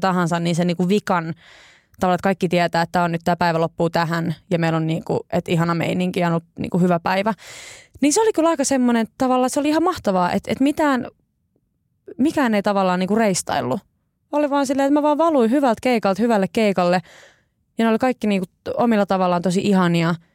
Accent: Helsinki, Uusimaa, Finland; koska mä oon helsinkiläinen milleniaali

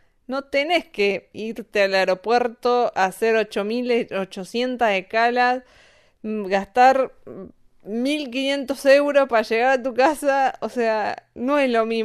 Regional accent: Bariloche, Río Negro, Argentina; como yo soy de Bariloche, poco estuve en Buenos Aires.

